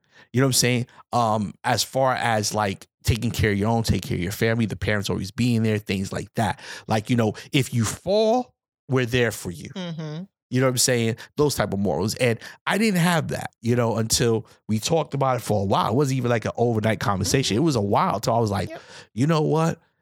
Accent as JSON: {"language": "English", "town": "Bronx", "region": "New York", "country": "United States", "tie": "born or raised there", "said": "I was raised in the Bronx, New York, in a different environment."}